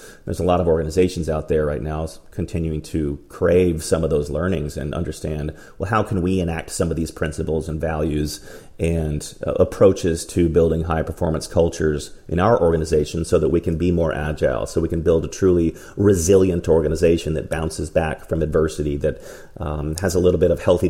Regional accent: Dallas, Texas, United States; I grew up in Dallas, as you mentioned earlier.

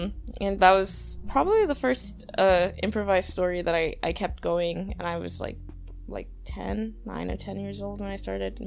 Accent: New York, United States; It was pretty chilling. I don't know. For me, it wasn't that crazy.

